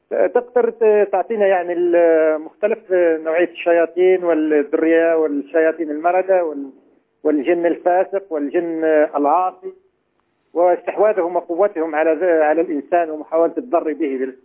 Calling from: United Kingdom; من بريطانيا يا شيخ

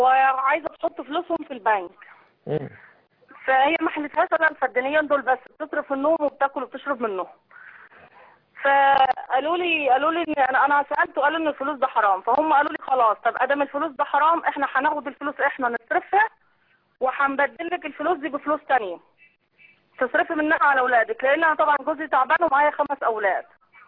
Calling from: Beheira, Egypt; من البحيرة.

